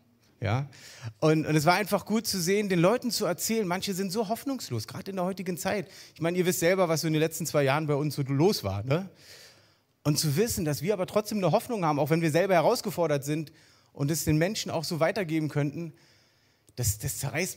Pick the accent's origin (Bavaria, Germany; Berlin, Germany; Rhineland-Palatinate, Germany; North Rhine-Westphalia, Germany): Berlin, Germany; Also vor euch steht ein echter Ostberliner sogar noch.